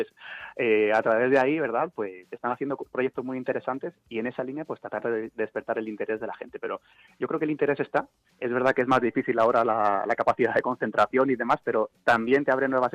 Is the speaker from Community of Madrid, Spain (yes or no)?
yes; Madrid, Community of Madrid, Spain